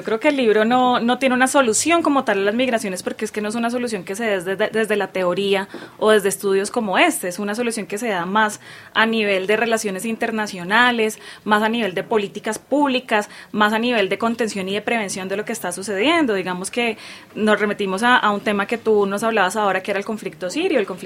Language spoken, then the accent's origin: Spanish; Bucaramanga, Santander, Colombia; Yo soy de Bucaramanga, desde chiquita veía migrantes rusos.